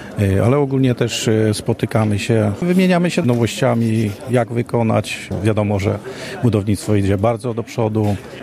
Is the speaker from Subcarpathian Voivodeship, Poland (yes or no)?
yes; Jarosław, Subcarpathian Voivodeship, Poland; Nie, ja jestem z Jarosławia